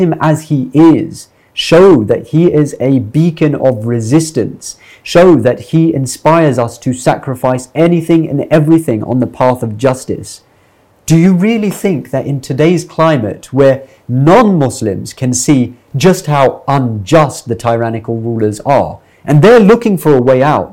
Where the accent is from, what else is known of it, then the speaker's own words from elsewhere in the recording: London, United Kingdom; because I grew up in London